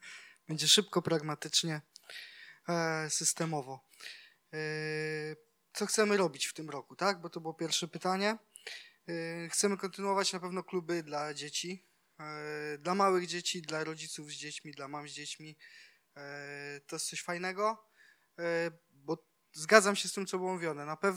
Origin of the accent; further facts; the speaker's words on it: Praszka, Opole Voivodeship, Poland; jesteśmy z Praszki, z mojego miasta